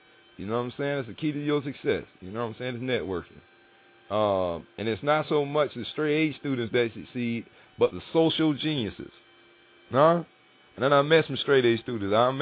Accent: Florida, United States; If I ain't, my bad. I'm from Florida. It goes down real big.

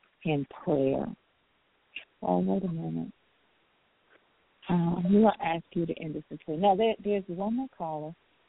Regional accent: Chicago, Illinois, United States; I know that I'm in North Carolina now. We're in North Carolina now, but I'm originally from Chicago.

